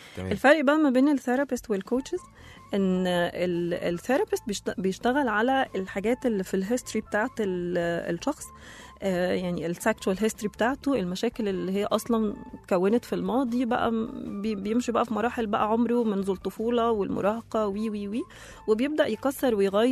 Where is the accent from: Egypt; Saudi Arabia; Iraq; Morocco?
Egypt; وأكتر الناس كمان اللي بتتكلم في المجال ده عندنا في مصر مثلا الأطباء